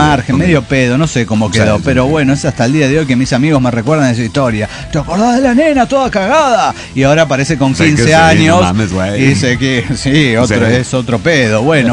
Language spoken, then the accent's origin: Spanish; Córdoba, Argentina; continúo ahora que estoy en Córdoba Capital, mi ciudad natal.